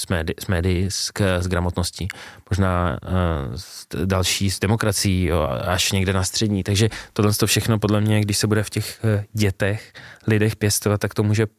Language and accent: Czech; Russia; protože jsem původem z Ruska a celá moje rodina je z Ruska